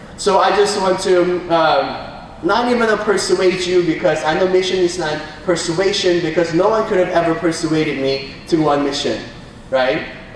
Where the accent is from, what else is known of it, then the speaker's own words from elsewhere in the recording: Hayward, California, United States; I grew up in Hayward, and I was like, all my friends were Africans, and I was like, I want to be African. God, why should you make me Korean?